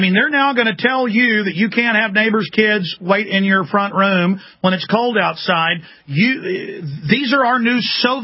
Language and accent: English; Dallas, Texas, United States; You know, growing up in Dallas, Texas, once or twice a week I'd go to my neighbor's house to eat breakfast.